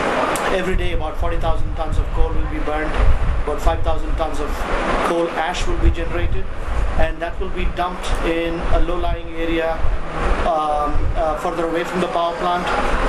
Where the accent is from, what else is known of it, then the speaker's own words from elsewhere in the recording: Tamil Nadu, India; it's in a very beautiful part of my home state, which is Tamil Nadu. It's a South Indian coastal state.